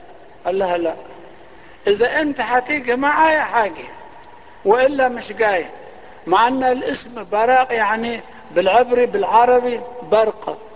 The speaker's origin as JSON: {"language": "Arabic", "country": "Egypt", "said": "وعندنا في مصر حاجة زي كده"}